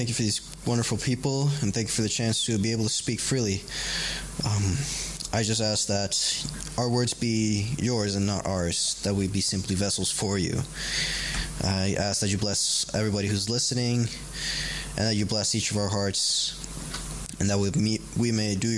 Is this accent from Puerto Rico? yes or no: yes; Puerto Rico; I am actually a cradle Catholic. I was born in Puerto Rico. I'm currently in college.